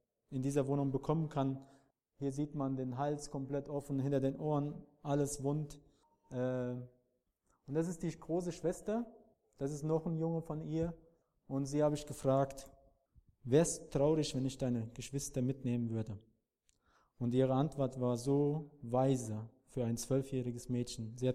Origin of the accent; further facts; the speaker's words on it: Black Sea Region, Turkey; wo ich herkomme, ist oben an der Schwarzen Meer entgegen, da wo die Christen nicht willkommen sind, das Evangelium nicht verbreitet werden darf